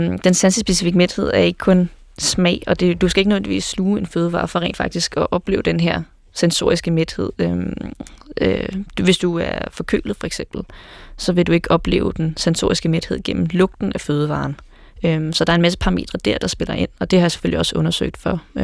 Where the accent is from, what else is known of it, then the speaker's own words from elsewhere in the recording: Ringsted, Zealand, Denmark; Jeg kommer fra Ringsted Gymnasium. Jeg har altid boet i Ringsted.